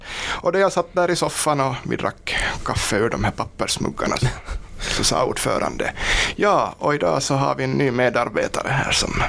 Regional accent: Korsholm, Ostrobothnia, Finland; now in Sundom, Finland; när jag flyttade till Sundom 2018, jag är hemma från Korsholms Mäsby.

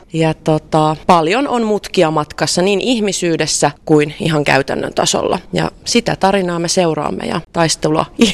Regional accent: Hollola, Päijät-Häme, Finland; also born or lived in Lahti; now in Vantaa, Finland; No, mä olen kotoisin Hollolasta, viettänyt nuoruutta Lahdessa. Nykyisin asun Vantaalla ja vaikutan pitkin pääkaupunkiseutua ja Etelä-Suomea.

